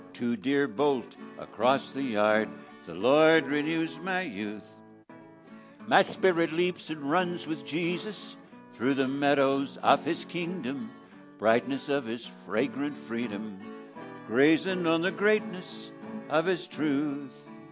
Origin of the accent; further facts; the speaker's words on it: Idaho, United States; We hail from Idaho, but I wrote this in Big Sky Country in Montana.